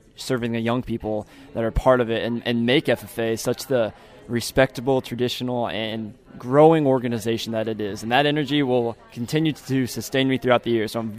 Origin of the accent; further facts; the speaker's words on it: Gothenburg, Nebraska, United States; I'm from Gothenburg, Nebraska, a small town in the center of Nebraska. I grew up north of Gothenburg on a small acreage where we raised sheep and chickens and rabbits and dogs and cats and kids.